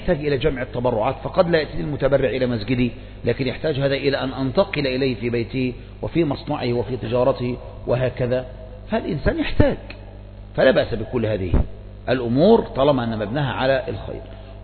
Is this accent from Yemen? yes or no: yes; Yemen; والجمعيات التي عندنا في اليمن جمعيات مغلفة